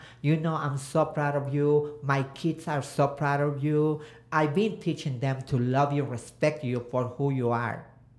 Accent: El Transvaal, Michoacán, Mexico; I can give you the picture, I'm from Mexico. My hometown is El Transvaal, Michoacán.

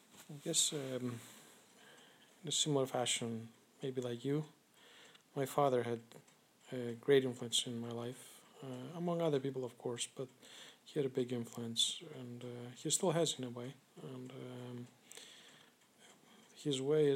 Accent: Greece; moved away as an adult; now in United States; as I was growing up in Greece, I went through their educational system there, and which was a good one, and I went actually through college there.

